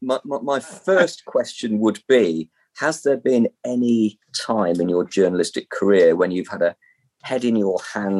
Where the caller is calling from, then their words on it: Leicester, East Midlands, United Kingdom; Well, I'm calling from Leicester.